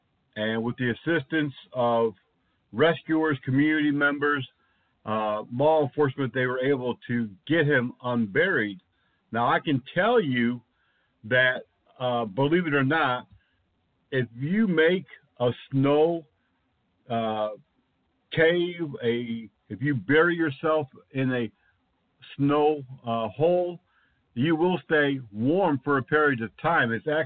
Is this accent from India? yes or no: no; New England, United States; now in Gulf Coast, United States; There's been times growing up in New England when we had a little bit of warm weather, couldn't ride the new sled or toboggan.